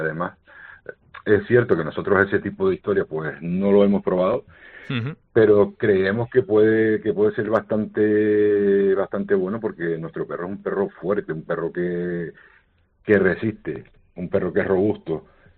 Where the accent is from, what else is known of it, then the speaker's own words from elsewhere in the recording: Canary Islands, Spain; pues como canarios que somos, pues hemos apostado por ello y defenderlo hasta la muerte